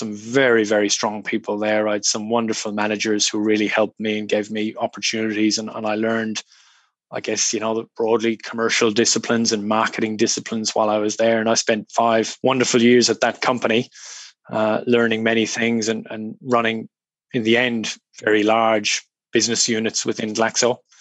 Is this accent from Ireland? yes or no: yes; Ireland; also born or lived in Australia; I'm Irish. I grew up in a small country town in rural Ireland. My dad was a GP.